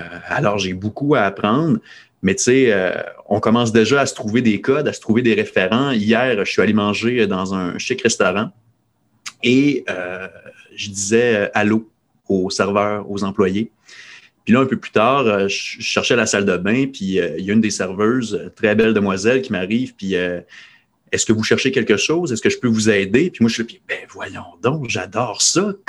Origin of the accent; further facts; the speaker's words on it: Dolbeau-Mistassini, Quebec, Canada; à 200 km de ma ville natale, qui est Dolbeau-Mistassini, la capitale mondiale du bleuet